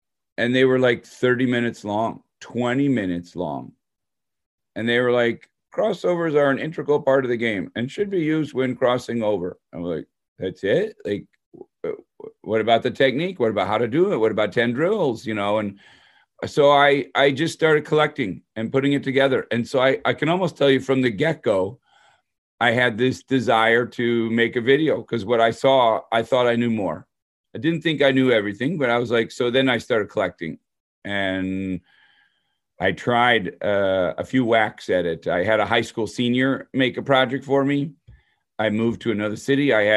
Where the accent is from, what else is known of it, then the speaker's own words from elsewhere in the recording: Detroit, Michigan, United States; So I grew up in Detroit, suburb of Detroit.